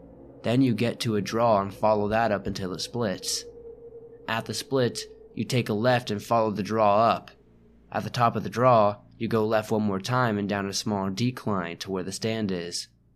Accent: Oregon, United States; I grew up hunting in the Blue Mountains in Oregon my entire life.

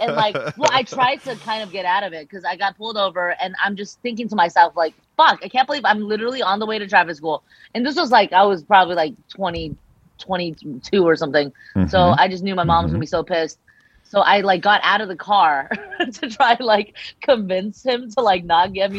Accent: Temple City, California, United States; Next to Arcadia, you know, I grew up in Temple City

